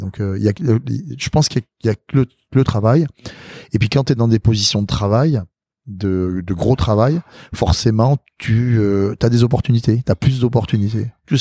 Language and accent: French; Madagascar; born there; Alors moi, je suis né à Madagascar, parce que mon papa et ma maman, ils vivaient à Madagascar, et ils ont vécu longtemps, ils ont vécu à peu près 30 ans.